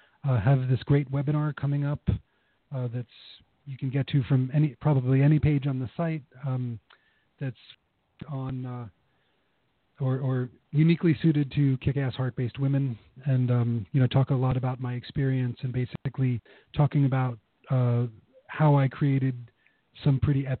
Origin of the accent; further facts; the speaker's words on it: New York, United States; So I'm from New York originally